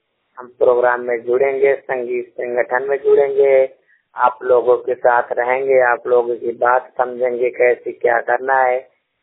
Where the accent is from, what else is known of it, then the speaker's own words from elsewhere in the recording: Gokhari, Uttar Pradesh, India; लालगंज ग्राम सभा गोखाड़ी गांव भारूपुर पोस्ट कैथौला रानीगंज का रहने वाला बोल रहा हूँ। गांव सभा गोखाड़ी का रहने वाला हूँ।